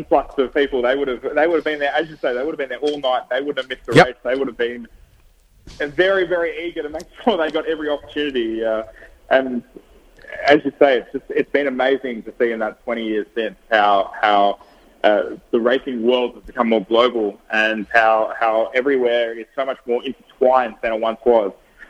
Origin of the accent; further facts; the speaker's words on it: Sydney, New South Wales, Australia; But for me, to be able to go back home, Sydney's my hometown, so to be able to go back there, it's going to be very exciting.